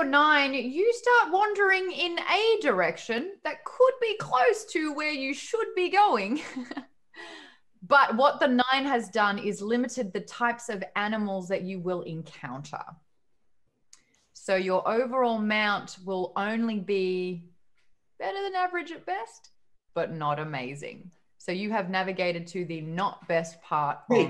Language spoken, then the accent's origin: English; Australia; I'm Australian.